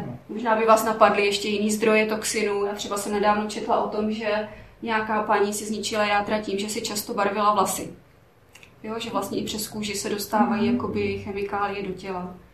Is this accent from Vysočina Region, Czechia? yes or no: yes; Velká Bíteš, Vysočina Region, Czechia; jsem z Velký Býtešek, kdo mě nezná.